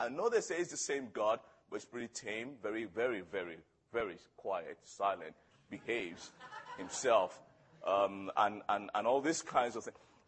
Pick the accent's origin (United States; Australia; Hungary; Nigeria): Nigeria; I'm a Nigerian, and God became a Christian in Nigeria